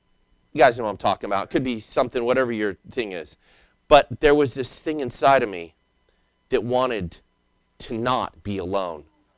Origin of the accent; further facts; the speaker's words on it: Idaho, United States; And, you know, I grew up in Idaho, and so we camped out a lot, and we had fires.